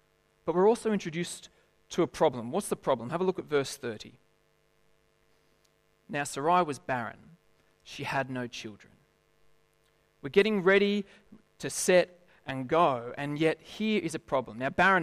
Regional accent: Lithgow, New South Wales, Australia; I grew up in Lithgow, and just before, when I started studying at university, I left Lithgow, praise the Lord, but I left Lithgow

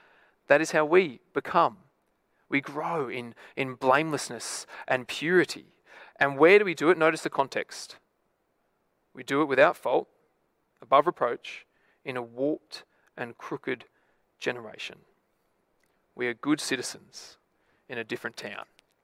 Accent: Lithgow, New South Wales, Australia; I'm not really a hipster. I'm actually from Lithgow.

